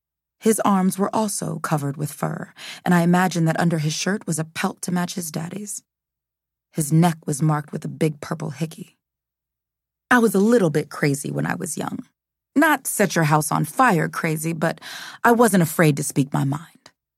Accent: Atlanta, Georgia, United States; I grew up here in Atlanta, on the southwest side of town, but saying that doesn't mean anything.

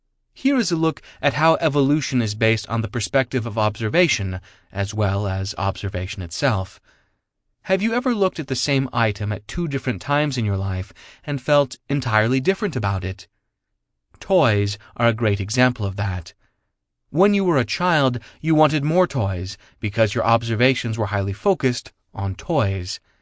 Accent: France; As a child growing up in France, I witnessed my mom become an entrepreneur

